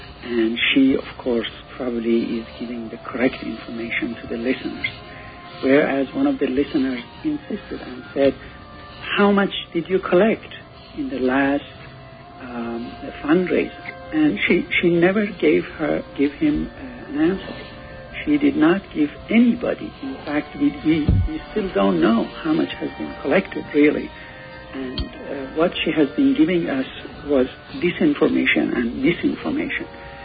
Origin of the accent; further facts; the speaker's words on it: Iran; I'm from Iran